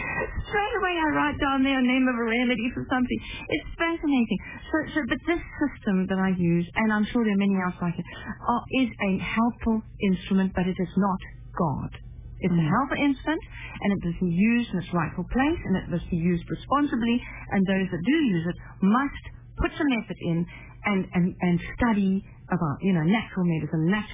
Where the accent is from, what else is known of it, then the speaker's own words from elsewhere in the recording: United Kingdom; I'm there because I'm British.